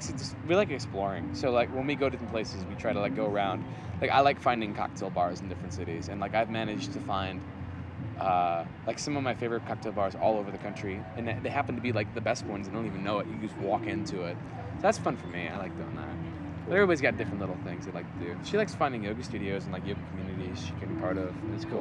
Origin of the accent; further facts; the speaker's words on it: United States; that's kind of the story about how we grew up in the States